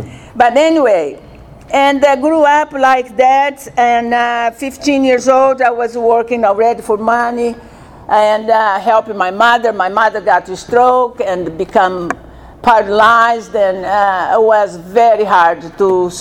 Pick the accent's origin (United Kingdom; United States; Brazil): Brazil; I'm from Brazil. I was born on a very poor family.